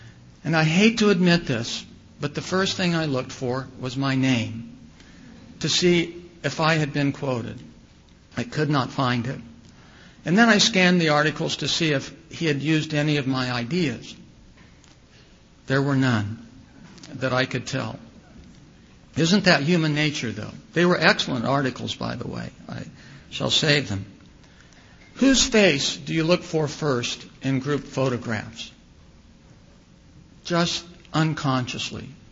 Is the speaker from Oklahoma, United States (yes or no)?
no; Asheville, North Carolina, United States; When I was growing up in the Asheville, North Carolina, Seventh-day Adventist Church